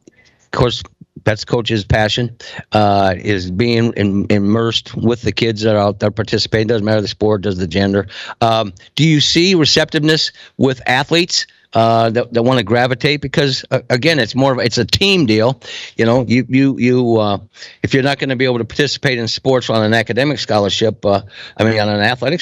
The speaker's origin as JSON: {"language": "English", "region": "Iowa", "country": "United States", "said": "Well, I'm from Iowa, and the doors are always open there."}